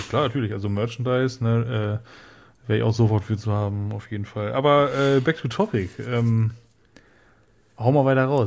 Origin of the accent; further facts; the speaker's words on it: North Rhine-Westphalia, Germany; Und ich komme aus NRW